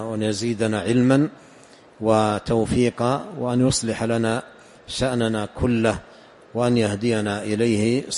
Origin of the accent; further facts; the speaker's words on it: Saudi Arabia; مقررة في بلادنا المملكة العربية السعودية على الطلاب في المراحل الابتدائية من قديم